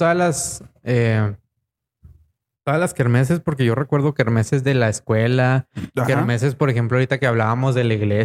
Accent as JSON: {"language": "Spanish", "country": "Mexico", "said": "Cosas que a veces nos distinguen, ¿no? Como mexicanos de diferentes zonas, ¿no?"}